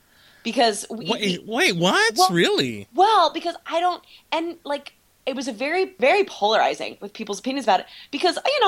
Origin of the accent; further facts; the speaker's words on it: Ohio, United States; I am from Ohio, and my mom just sent a picture of, she's getting my parents are putting an addition on the back of the house.